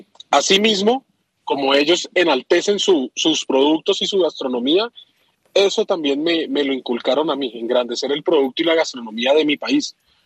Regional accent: Colombia; Eso hizo parte del encanto de nosotros como colombianos y ser primera vez allá.

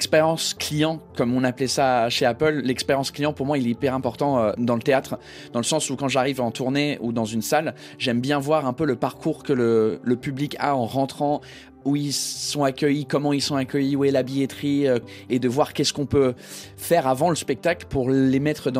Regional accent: England, United Kingdom; now in France; Je suis anglais-irlandais qui habite en France et qui n'est pas français papier, mais un peu français quand même, dans le cœur.

